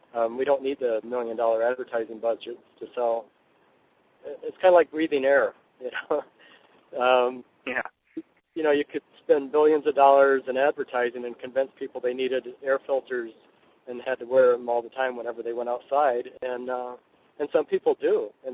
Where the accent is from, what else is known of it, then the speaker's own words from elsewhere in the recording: Traverse City, Michigan, United States; And then we drop back down into Michigan to my hometown, Traverse City.